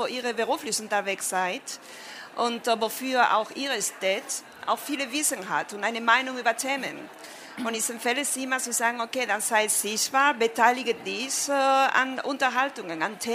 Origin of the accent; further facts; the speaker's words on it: Spain; Ich komme aus Spanien.